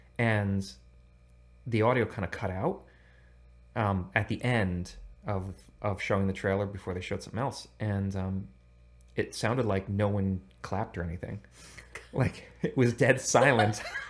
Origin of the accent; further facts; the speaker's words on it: United States; I had considered them, actually, because I grew up right outside New York City.